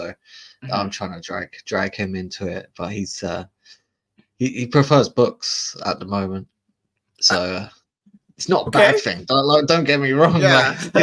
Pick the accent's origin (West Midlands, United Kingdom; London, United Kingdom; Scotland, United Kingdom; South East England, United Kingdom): London, United Kingdom; I grew up in London, and there's not a lot of white folk in London. So it's like I grew up in a big diversity.